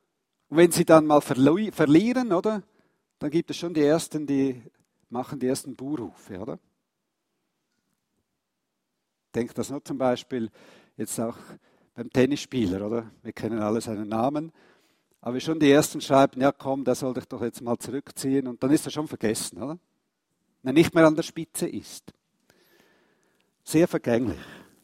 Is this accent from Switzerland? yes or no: yes; Switzerland; Und da sind wir ja auch recht stolz als Schweizer, oder?